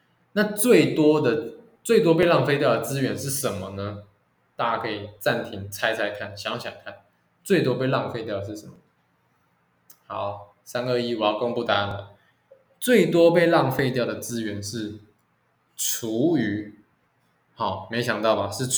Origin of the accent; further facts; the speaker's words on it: Taiwan; 我们台湾人